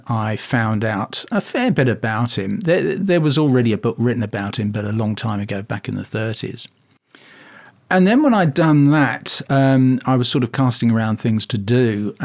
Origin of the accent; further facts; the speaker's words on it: London, United Kingdom; my hometown, Ealing in West London, where I grew up.